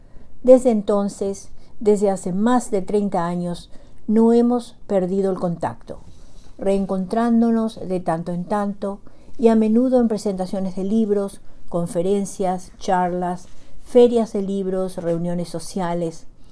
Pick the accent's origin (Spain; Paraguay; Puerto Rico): Paraguay; now in Bedford, United States; nuevamente llego hasta ustedes desde Bedford, Massachusetts, con otro cuento de la producción narrativa de mi país natal, Xeretamí, Paraguay, situado en el corazón de América del Sur.